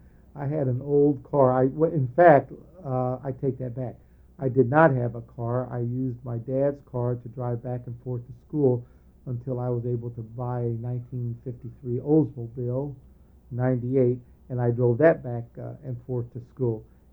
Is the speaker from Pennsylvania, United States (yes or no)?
yes; Pittsburgh, Pennsylvania, United States; from the way that I was raised in Lincoln Place and with my friends, it didn't make any difference with me.